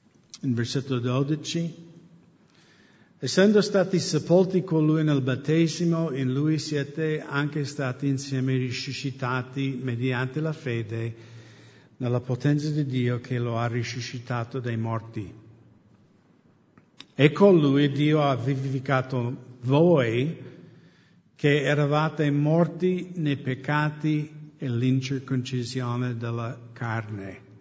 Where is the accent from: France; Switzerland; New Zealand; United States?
United States; Italian is a second language; now in Italy; Io crescendo da pagano negli Stati Uniti